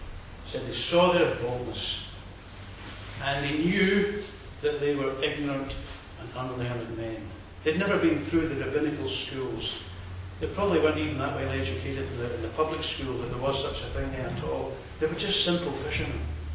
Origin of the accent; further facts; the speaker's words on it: Isle of Skye, Scotland, United Kingdom; We're both from the Isle of Skye, or the connection with the Highlands